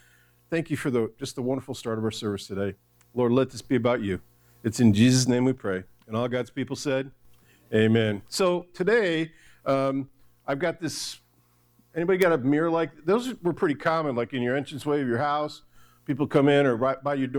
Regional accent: Michigan, United States; because I grew up in Michigan, I love the snow.

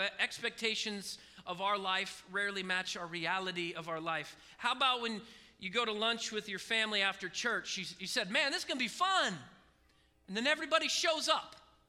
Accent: Oregon, United States; When we were growing up in Oregon, one of my favorite family traditions was the yearly Easter egg hunt.

